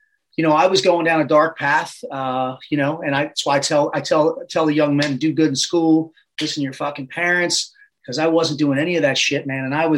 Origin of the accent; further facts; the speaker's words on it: Baltimore, Maryland, United States; So I'm a Baltimore native. I am currently 49 years young.